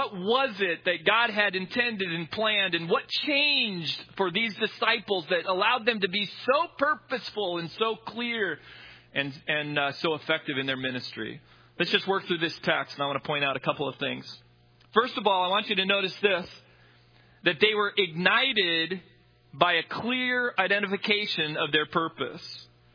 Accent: Minnesota, United States; I'm from Minnesota, so, you know, we have bass boats and walleye boats.

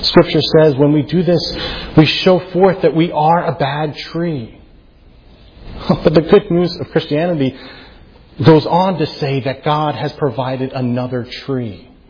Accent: New Jersey, United States; I'm from New Jersey, so it's at work now in you guys.

